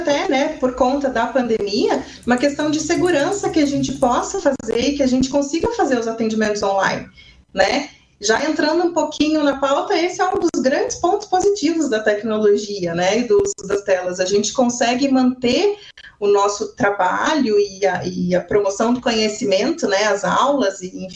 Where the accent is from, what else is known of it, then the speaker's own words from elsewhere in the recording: Guarapuava, Paraná, Brazil; born there; now in Curitiba, Brazil; eu sou de Guarapuava, no interior do Paraná. Eu nasci em Guarapuava. Vim morar em Curitiba em 2002, por questões de trabalho dos meus pais, que vieram trabalhar em Curitiba